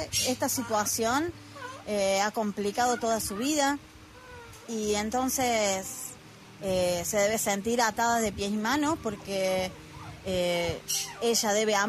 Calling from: Argentina; desde Argentina

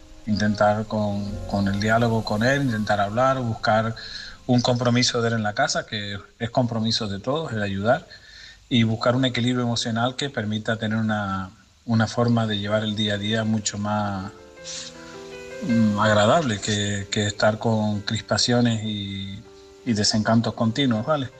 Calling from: Tenerife, Canary Islands, Spain; de Tenerife.

